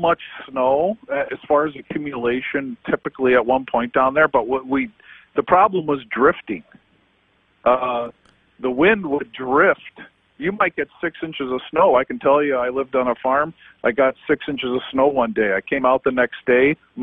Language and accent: English; Pennsylvania, United States; I'm originally from the Poconos.